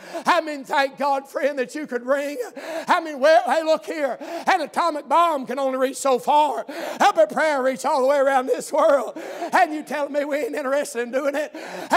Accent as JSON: {"language": "English", "country": "United States", "said": "I'm from Scott County, and I understand that probably some of what the words I understand don't mean the same."}